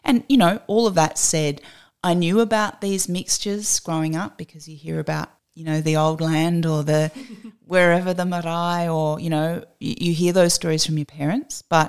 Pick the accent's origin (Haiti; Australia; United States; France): Australia; Adelaide, South Australia; also born or lived in Sydney; now in Melbourne, Australia; I was actually born here in Naam, and then I grew up on Kaurna land in Adelaide, and then I spent about 10 years on Gadigal land in Sydney. And then I came back to Naam, and I've been here now for about 20 years.